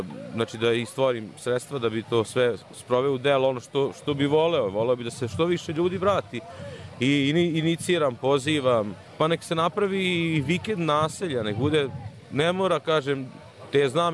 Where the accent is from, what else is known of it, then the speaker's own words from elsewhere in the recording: Zrenjanin, Vojvodina, Serbia; born there; rođen sam u Zrenjaninu, otac mi je iz Đurića, Slipnika.